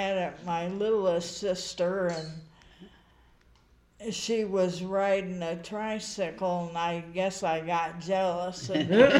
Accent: South Bend, Indiana, United States; And, of course, we were in the Notre Dame area. And Notre Dame was the big deal there.

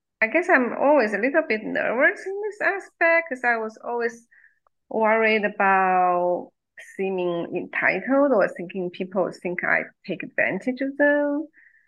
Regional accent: China; English is a second language; now in United States; because I was brought up in China

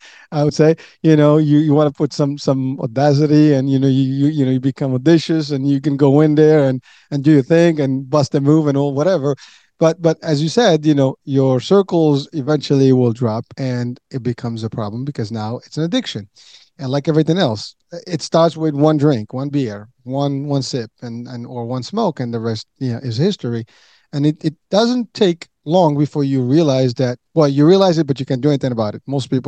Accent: Morocco; I'm originally from Morocco, so I got a little bit of a French culture in me, because I grew up with, back in the days, it was more French Morocco than it is today

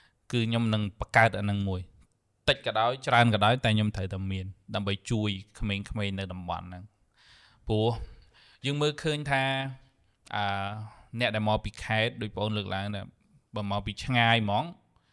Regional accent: Sithor Kandal, Prey Veng, Cambodia; also born or lived in Siem Reap; ប៉ុន្តែខ្ញុំកើតនៅព្រៃវែងទេនៅស្រុកស៊ីធរកដាល

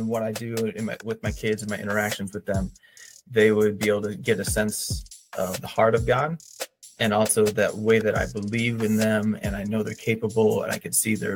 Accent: Illinois, United States; So I grew up around Chicagoland area.

